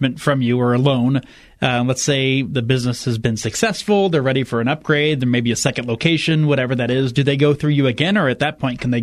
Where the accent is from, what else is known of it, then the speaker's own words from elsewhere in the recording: Indiana, United States; I grew up in Indiana, and I am not a basketball fan.